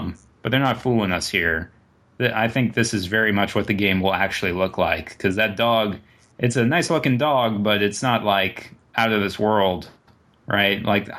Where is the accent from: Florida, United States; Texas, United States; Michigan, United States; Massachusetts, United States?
Massachusetts, United States; I grew up in Massachusetts, and there's like a bunch of landmarks that are shown in this trailer that you can recognize.